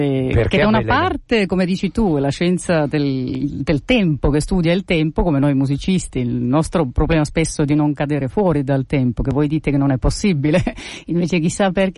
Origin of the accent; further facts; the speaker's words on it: Estonia; che è un altro artista estone molto apprezzato nel